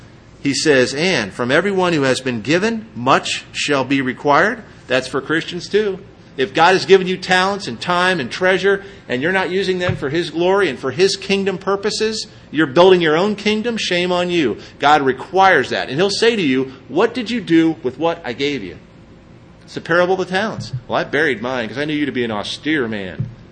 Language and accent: English; Pennsylvania, United States; I grew up in Pennsylvania and people would come to visit from everywhere and around the country and they'd go, boy, these beautiful cornfields, the rolling hills, the Blue Ridge Mountains.